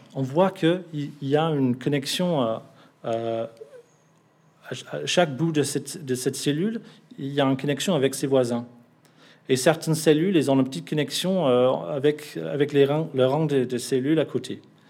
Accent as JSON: {"language": "French", "region": "England", "country": "United Kingdom", "second_language": "French", "said": "Je suis anglais, alors je bois beaucoup de lait"}